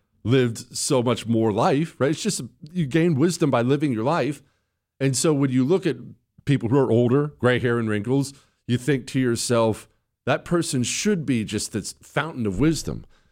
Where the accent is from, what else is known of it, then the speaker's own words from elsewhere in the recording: United States; I'm an American, all right? I speak American. I don't speak foreigner.